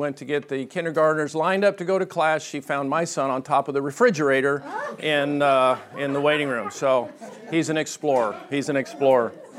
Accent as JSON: {"language": "English", "town": "Lake Oswego", "region": "Oregon", "country": "United States", "tie": "born or raised there", "said": "I grew up in Oregon. I actually went to high school at Lake Oswego High School. I grew up in that area"}